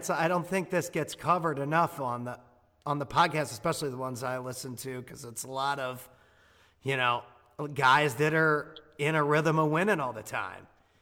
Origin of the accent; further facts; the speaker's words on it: St. Louis, Missouri, United States; I mean, I'm from St. Louis. I know how hard it is to make it in that area.